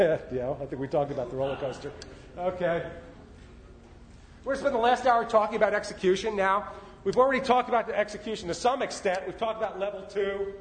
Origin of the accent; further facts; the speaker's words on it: Littleton, Colorado, United States; I'm from Littleton, Colorado.